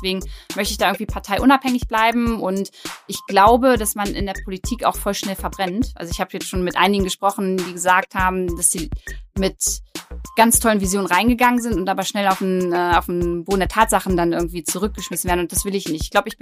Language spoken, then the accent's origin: German; Braunschweig, Lower Saxony, Germany; ich komme aus Braunschweig, bin 29 Jahre alt